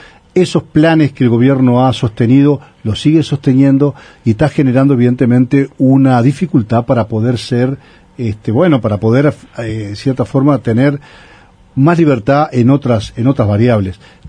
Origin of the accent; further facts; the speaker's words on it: Uruguay; acá Uruguay, como país chico que somos, entre dos gigantes, ¿no?, como son Argentina y Brasil